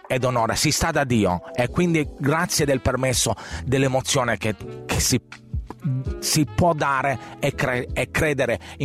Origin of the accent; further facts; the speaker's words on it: Ponteginori, Tuscany, Italy; quello è il capolinea, però nasce tutto dal mio paese. Il Salgerma si estrae a Ponte Ginori attraverso le tubature